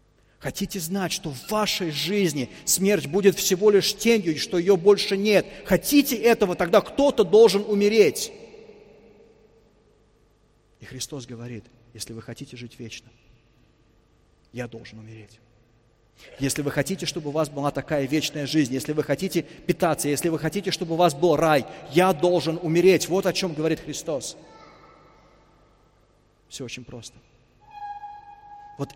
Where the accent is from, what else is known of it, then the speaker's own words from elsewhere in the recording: Moscow, Russia; Я вырос в Москве, я знаю, что это такое.